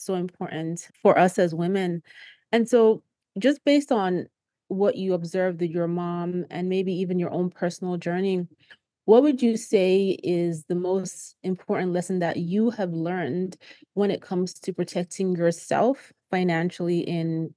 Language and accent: English; Nigeria; I'm from Nigeria